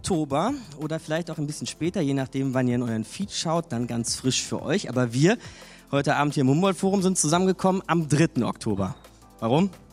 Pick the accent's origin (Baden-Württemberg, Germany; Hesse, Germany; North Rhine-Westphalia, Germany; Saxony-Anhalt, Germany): Saxony-Anhalt, Germany; born there; denn ich bin in Sachsen-Anhalt geboren.